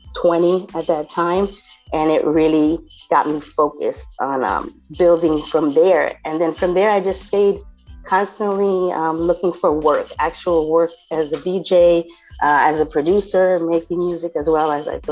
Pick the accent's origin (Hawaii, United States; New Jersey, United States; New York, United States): New Jersey, United States; now in Miami Beach, United States; I'm originally from New Jersey, but right now I'm based out of Miami Beach.